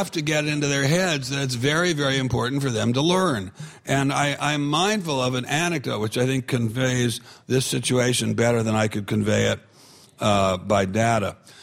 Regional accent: Washington, District of Columbia, United States; I guess we do learn a little bit of history growing up in Washington, D.C., as I did.

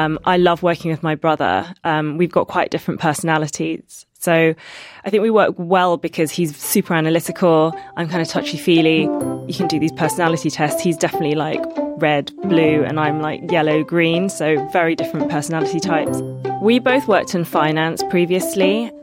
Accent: London, United Kingdom; I'm from London.

